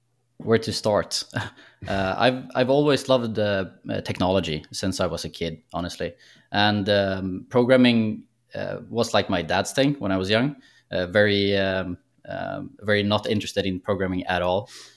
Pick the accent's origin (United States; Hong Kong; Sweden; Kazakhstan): Sweden; I'm a developer from Sweden.